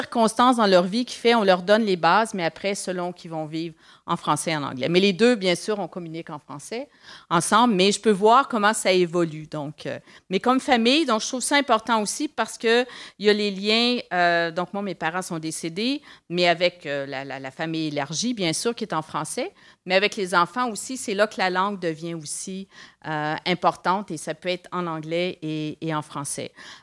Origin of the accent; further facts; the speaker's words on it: Montreal, Quebec, Canada; first language fr; moved away as an adult; now in Kingston, Canada; moi, je suis arrivée en 89 à Kingston. Je suis née à Montréal, donc j'avais vécu dans un milieu francophone uniquement. J'étais la première de ma famille à déménager à Kingston.